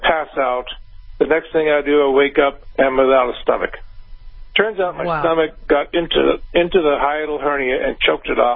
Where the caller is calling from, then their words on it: Austin, Texas, United States; Oh, good. I'm actually from Austin.